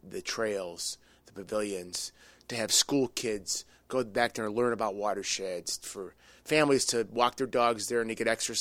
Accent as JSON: {"language": "English", "town": "Parma", "region": "Ohio", "country": "United States", "tie": "born or raised there", "said": "Well, I grew up in the Big Creek watershed, actually, off of Pleasant Valley Road over here."}